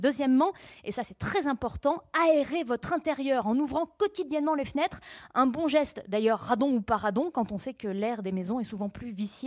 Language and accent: French; Auvergne-Rhône-Alpes, France; comme chez moi en Auvergne